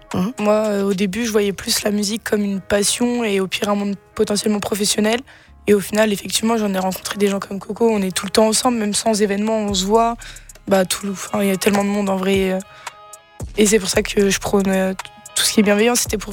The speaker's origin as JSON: {"language": "French", "town": "Custine", "region": "Grand Est", "country": "France", "said": "moi, je suis pas de Nancy même. Genre, je suis de Custine."}